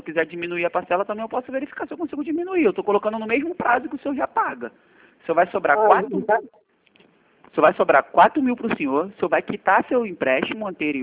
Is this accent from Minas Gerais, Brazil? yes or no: no; Rio de Janeiro, Brazil; eu sou do Rio mesmo, do Rio todo.